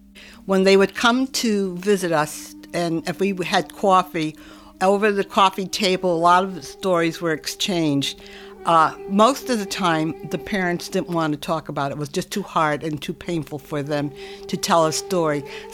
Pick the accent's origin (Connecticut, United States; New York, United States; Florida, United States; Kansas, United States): Connecticut, United States; New Britain; I'm from New Britain, Connecticut.